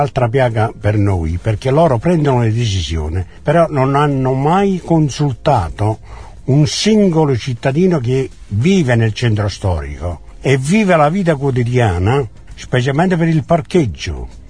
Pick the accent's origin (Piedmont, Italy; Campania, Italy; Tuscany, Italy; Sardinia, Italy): Campania, Italy; Eboli; born there; Io sono nato a Eboli e sono nato nel centro storico, sono nato in Vico Attrizzi, dove abitavo io